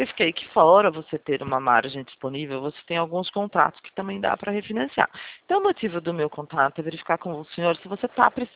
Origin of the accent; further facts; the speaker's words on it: São Paulo, Brazil; É que eu sou do interior de São Paulo.